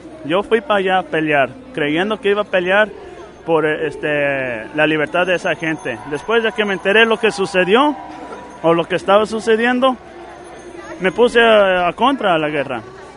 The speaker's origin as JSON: {"language": "Spanish", "town": "Los Angeles", "region": "California", "country": "United States", "tie": "born there", "said": "Sí, nací aquí en Los Ángeles."}